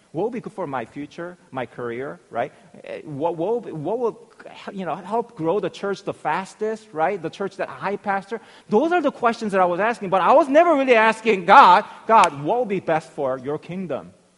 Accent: Virginia, United States; So I told you that I came from Virginia, and I had been a youth pastor at one church for more than 10 years

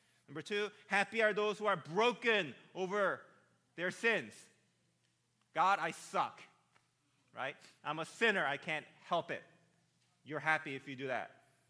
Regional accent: Bible Belt, United States; I come from the Bible Belt, so that was a big deal back then, right?

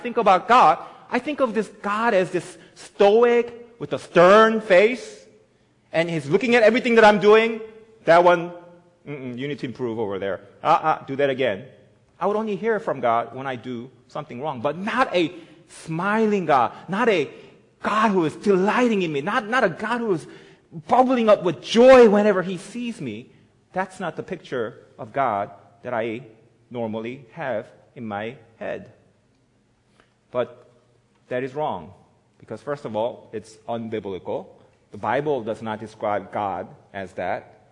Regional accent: South Korea; So I grew up in South Korea

